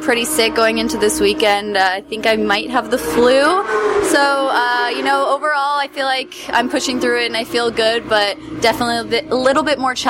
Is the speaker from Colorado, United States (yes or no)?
yes; Colorado, United States; Yeah, I grew up with Sabra. I would stay at her house all the time, and we're both from Colorado